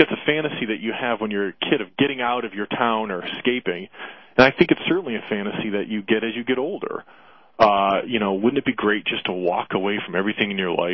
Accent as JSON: {"language": "English", "town": "Cleveland", "region": "Ohio", "country": "United States", "tie": "born or raised there", "said": "In Cleveland, outside of Cleveland, Ohio."}